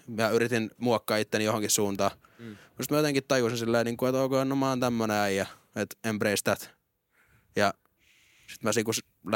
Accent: Kotka, Kymenlaakso, Finland; born there; mä oon syntynyt Kotkassa, 2000 tasan.

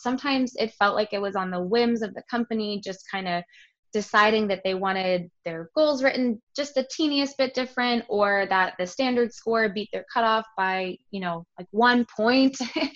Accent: Pittsburgh, Pennsylvania, United States; So I was born and raised in Pittsburgh.

